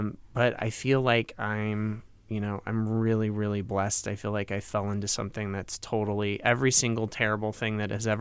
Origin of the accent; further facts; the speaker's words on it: Tulare, California, United States; I grew up in Tulare, and I commuted to Los Angeles as a child.